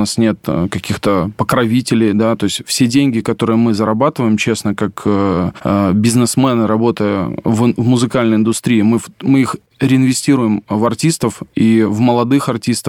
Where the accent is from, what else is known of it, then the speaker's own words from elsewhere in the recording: Voronezh, Voronezh Oblast, Russia; Я из провинциального города, да, то есть я не родился в Москве, то есть я сам родом из города Воронежа